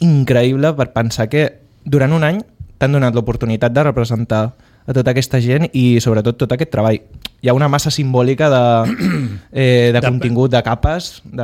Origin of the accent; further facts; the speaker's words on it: Sitges, Catalonia, Spain; Jo ja participava quan era petit en el Consell d'Infants i vaig ser representant de Sitges